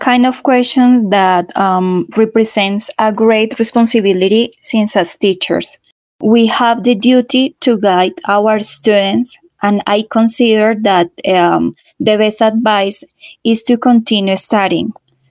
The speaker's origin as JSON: {"language": "Spanish", "country": "Colombia", "said": "nuestro proyecto de vida como colombianas y también como docentes de una lengua extranjera."}